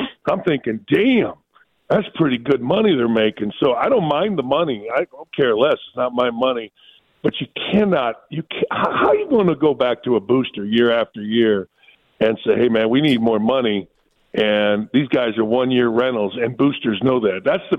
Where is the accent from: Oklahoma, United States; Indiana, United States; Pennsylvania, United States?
Indiana, United States; Gary; I grew up in Gary, Indiana. It's like Cleveland. Steel Town.